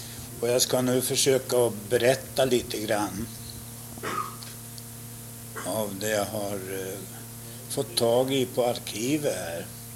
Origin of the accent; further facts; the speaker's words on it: Ängsjö, Sweden; så har jag hört hemma i Ängsjö och gör väl det fortfarande.